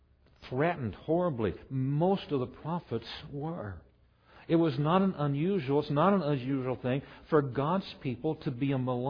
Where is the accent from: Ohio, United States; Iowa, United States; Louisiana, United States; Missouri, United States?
Iowa, United States; Council Bluffs; Council Bluffs, Iowa, like you, I was born and raised here. Well, I was raised part of the time here. I was born in Mercy Hospital, the old hospital.